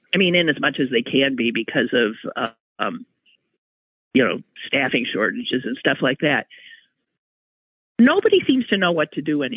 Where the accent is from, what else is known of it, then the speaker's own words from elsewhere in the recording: Green Bay, Wisconsin, United States; I was so pissed off when how dare you drag my hometown into your treasonous activity?